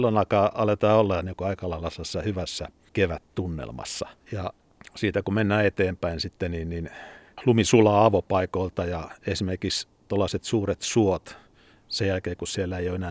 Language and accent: Finnish; Southeast Finland, Finland; tietysti tuolla kotikulmilla Kaakkois-Suomessa niitä ne suot siellä kulkenut läpi moneen kertaan siellä ollut